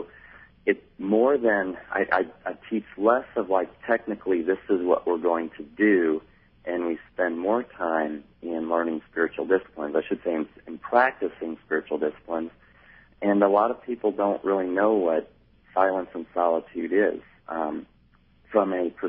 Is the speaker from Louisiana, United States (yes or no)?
yes; New Orleans, Louisiana, United States; And I grew up in New Orleans, so I know how this works.